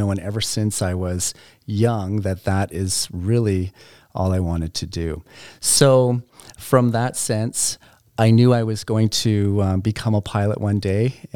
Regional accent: Burlington, Ontario, Canada; my wife, Shauna, and we come from Burlington, Ontario

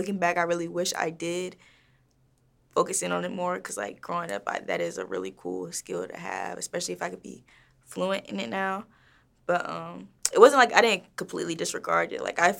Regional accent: Atlanta, Georgia, United States; also born or lived in Laurel, Maryland; I was raised, I want to say, halfway in Maryland, and then in sixth grade, I moved to Atlanta. So, like, raised Laurel, but really, like, grew up in Atlanta.

